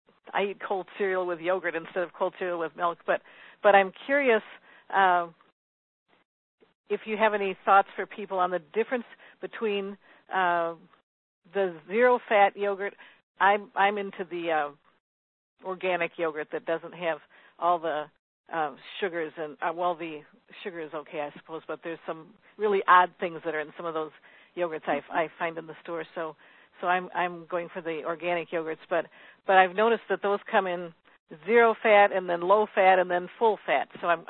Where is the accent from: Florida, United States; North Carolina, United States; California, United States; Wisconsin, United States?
Wisconsin, United States; Right, and I like, I'm originally from Wisconsin, so my husband thinks I'm a cheesehead.